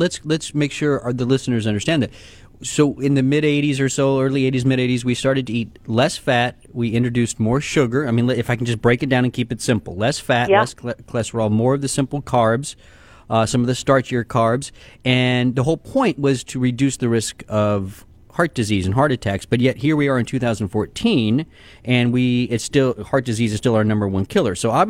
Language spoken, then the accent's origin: English; Texas, United States; because I'm from Texas, Dr. Ami, and I do like my red meat.